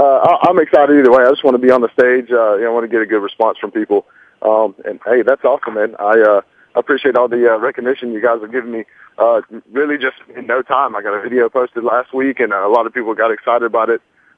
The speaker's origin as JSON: {"language": "English", "town": "Lake City", "region": "Florida", "country": "United States", "lives_now": "Gainesville, United States", "said": "I am from Lake City, Florida. It's just north of Gainesville. I actually live in Gainesville now."}